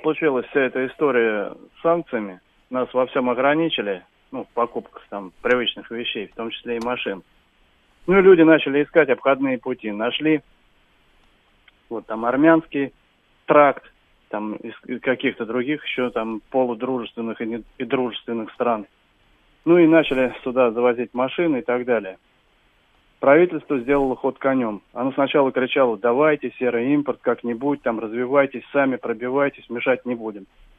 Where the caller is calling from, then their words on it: Moscow, Russia; Я из Москвы звоню.